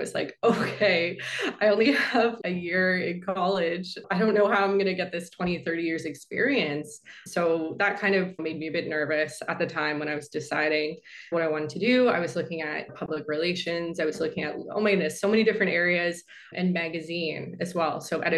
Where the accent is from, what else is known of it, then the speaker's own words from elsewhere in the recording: Canada; I went to school in Toronto. I'm from Canada.